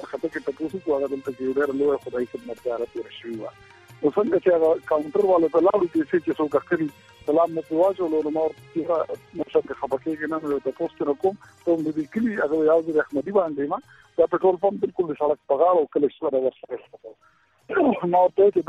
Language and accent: Pashto; Khadarsil, Khyber Pakhtunkhwa, Pakistan; زمونږ کلی د کوهاټ لاچی سره نږدې خدرسیل نوم یو کلی وو